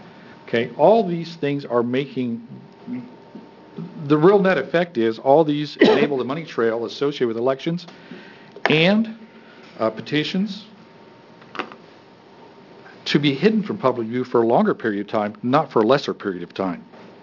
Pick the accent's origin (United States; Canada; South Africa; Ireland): United States; I'm from Linn County.